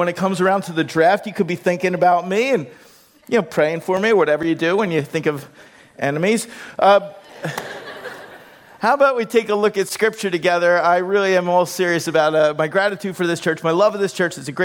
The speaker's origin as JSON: {"language": "English", "town": "Philadelphia", "region": "Pennsylvania", "country": "United States", "said": "I'm from Philadelphia."}